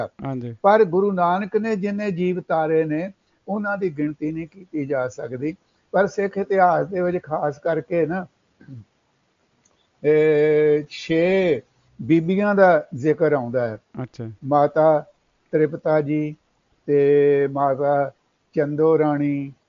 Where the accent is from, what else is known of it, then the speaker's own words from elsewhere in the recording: Punjab, India; ਅਤੇ ਮੇਰਾ ਪਿੰਡ ਜਿਹੜਾ ਉਹ ਰਹਿ ਗਿਆ ਜ਼ਿਲ੍ਹਾ ਅੰਮ੍ਰਿਤਸਰ ਦੇ ਵਿੱਚ